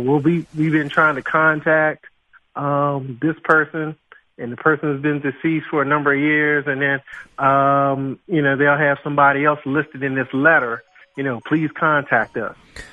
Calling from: Easton, Maryland, United States

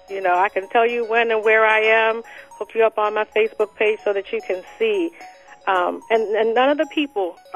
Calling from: Maryland, United States; I'm calling from Anne Arundel County.

